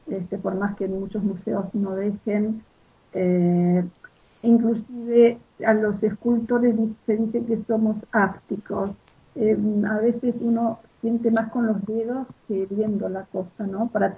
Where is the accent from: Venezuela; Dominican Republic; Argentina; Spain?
Argentina; Y somos Argentina, no tienen que olvidarse de eso.